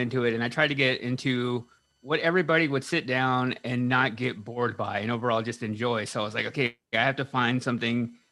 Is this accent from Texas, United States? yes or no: yes; Texas, United States; When I was growing up in Texas, like, immediately from when I was like a teenager, I wanted to be a punk rock guitar player in a band.